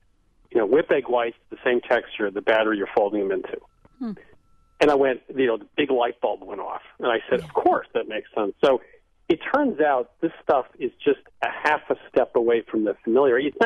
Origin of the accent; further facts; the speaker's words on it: New England, United States; You know, I grew up in New England, and it's mostly Northern European cooking.